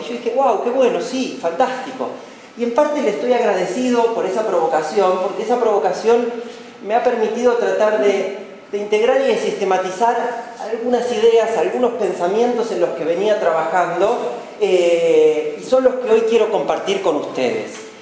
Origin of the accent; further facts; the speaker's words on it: Castelar, Buenos Aires Province, Argentina; yo me crié con mi familia, con ella en su casa cuando era pequeño, allá en el Castelar en Buenos Aires.